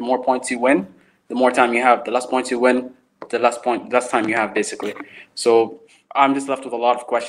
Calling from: United Arab Emirates; I'm joining you from the UAE.

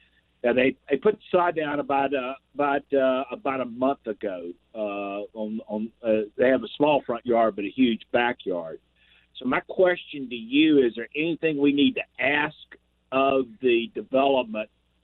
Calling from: Irmo, South Carolina, United States; I'm calling you from Irmo

